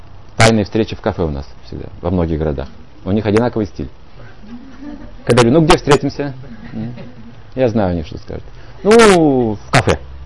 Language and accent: Russian; Siberia, Russia; Мы же сибиряки, ну как?